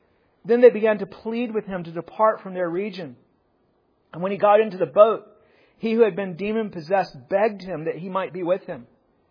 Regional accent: Timberley, Nova Scotia, Canada; also born or lived in Halifax; Like if I'm talking to someone out in British Columbia, I'll tell them I'm from Halifax. If I'm talking to someone around here, I'll tell them I'm from Timberley.

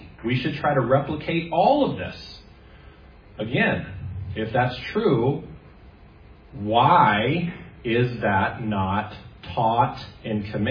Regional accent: Maine, United States; now in Canada; As a child, I grew up in Maine, right? Of course, we live in Christmas tree country, as we do here in Canada.

